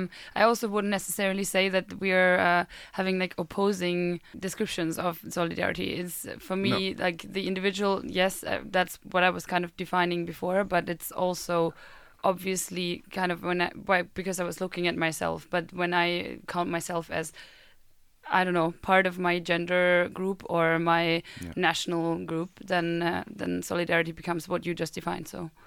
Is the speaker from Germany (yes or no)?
yes; Germany; English is a second language; because I am a German student that studied here in a program that was international and taught in English